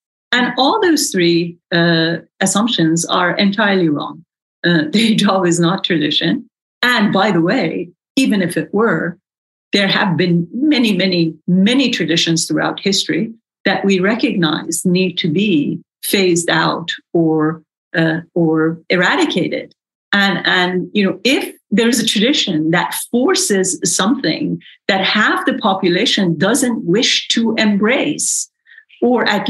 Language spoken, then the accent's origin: English; Iran; English is a second language; when I told them that I was from Iran, people would say, "Oh no, you're not from Iran." And I would say, "Why not? You know, I'm telling you that I am."